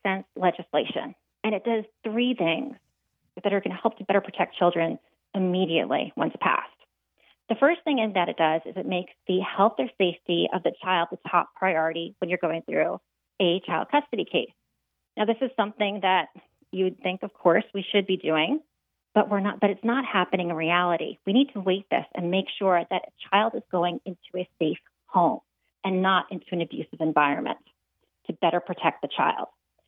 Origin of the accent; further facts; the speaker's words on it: New York, United States; And from there, I really started to look at New York State, my hometown.